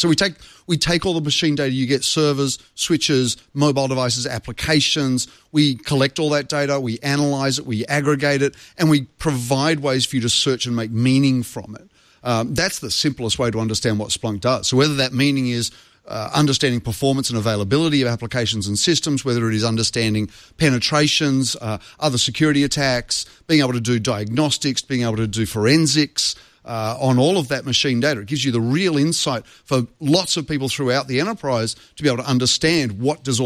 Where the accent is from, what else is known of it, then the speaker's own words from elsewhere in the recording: Sydney, New South Wales, Australia; now in Boulder, United States; Yeah, originally from Sydney, Australia, of course, but currently residing in Colorado.